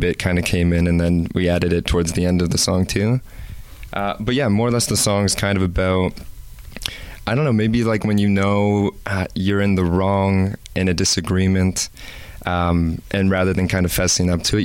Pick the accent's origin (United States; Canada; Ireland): Canada; Toronto, Ontario; We're from Toronto, yes.